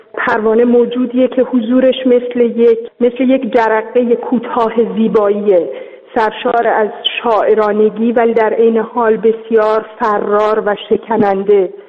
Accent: Iran; به عنوان یه ایرانی

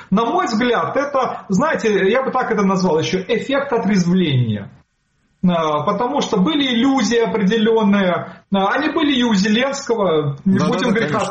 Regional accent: Kharkiv, Kharkiv Oblast, Ukraine; я родом из Харькова

